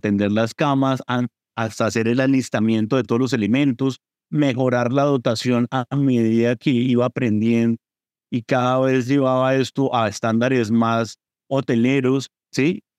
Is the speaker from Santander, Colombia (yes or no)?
yes; Bucaramanga, Santander, Colombia; región de Colombia de la cual soy de Bucaramanga, Santander